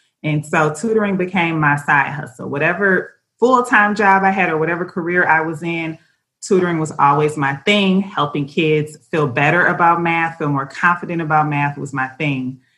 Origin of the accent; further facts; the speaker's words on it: Detroit, Michigan, United States; when Sub Summit had their very first summit in my hometown, Detroit, which is also where they're from